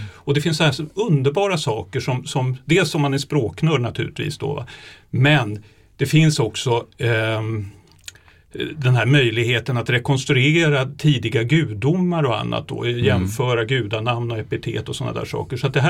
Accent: Täby, Stockholm County, Sweden; Jag vet att min hemkommun, Täby, det är Tebe.

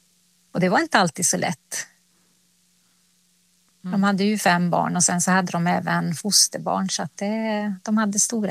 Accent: Finland; now in Sweden; nu är jag liksom, ja, men jag är finsk. Men jag bor i Sverige

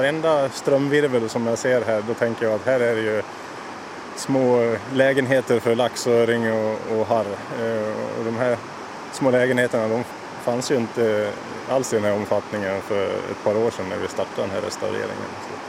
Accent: Dalarna County, Sweden; Trots att jag är dalmas så har den här värmländska älven, den ligger mig väldigt varmt om hjärtat.

